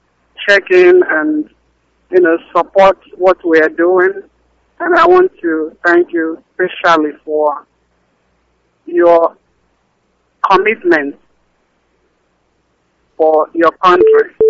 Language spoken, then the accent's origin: English; Ubuta, Nigeria; now in Atlanta, United States; I live in Atlanta, and I come from Ubuta, and Biafra land.